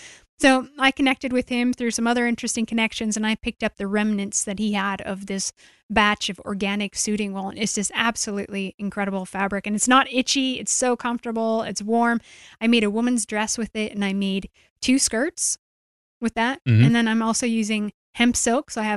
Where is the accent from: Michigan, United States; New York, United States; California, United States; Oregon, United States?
Oregon, United States; born or raised there